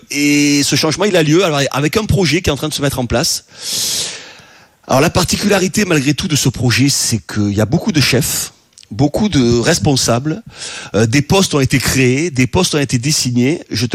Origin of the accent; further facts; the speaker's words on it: Bordeaux, Nouvelle-Aquitaine, France; en tant qu'ancien joueur, en tant que Bordelais, en tant que supporter de ce club.